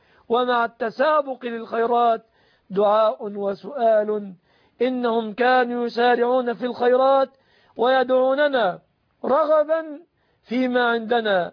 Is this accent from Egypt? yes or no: yes; Egypt; في بلادنا مصر